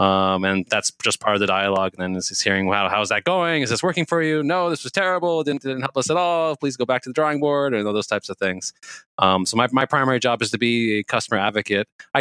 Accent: Massachusetts, United States; I went to MIT in Boston. That's where I'm from. I'm from Massachusetts.

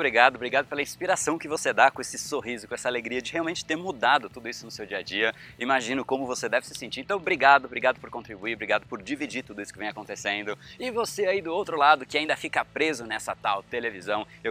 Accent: Brazil; eu sou, de fato, tenho cidadania portuguesa, sou brasileiro

